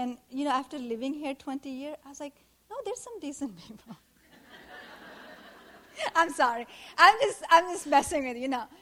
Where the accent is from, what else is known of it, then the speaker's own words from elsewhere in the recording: Pakistan; English is a second language; now in United States; I'm from Pakistan